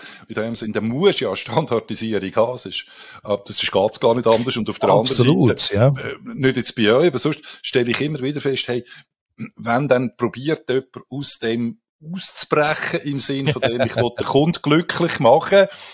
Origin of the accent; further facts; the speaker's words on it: Switzerland; Wir sind ja Schweizer.